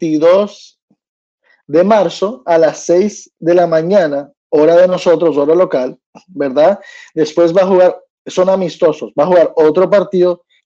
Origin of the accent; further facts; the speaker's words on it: Tampa, Florida, United States; born there; un equipo de los Rowdies, por decir, que es de donde yo nací aquí en Estados Unidos